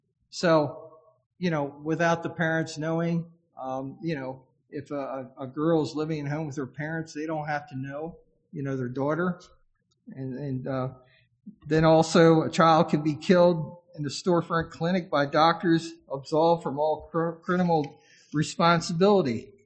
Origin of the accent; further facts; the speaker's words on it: Maryland, United States; in my home state of Maryland